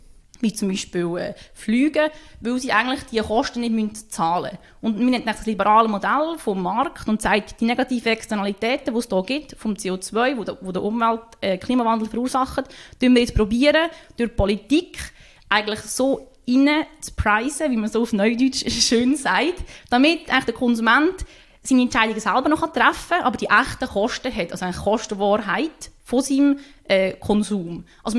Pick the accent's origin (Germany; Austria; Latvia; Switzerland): Switzerland; Lucerne; also born or lived in Geneva / China / Czech Republic; now in Zug, Switzerland; Ich komme ursprünglich aus dem Kanton Luzern. Ich habe in Genf studiert. Ich habe schon vielen Orten in der Welt gelebt, in China und in Tschechien. Und ich habe im Zug ein wunderschönes Heim gefunden. Und ich bin jetzt hier fix.